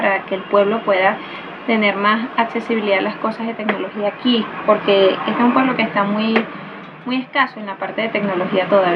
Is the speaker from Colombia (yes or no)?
no; Venezuela; moved away; como nosotros vinimos de Venezuela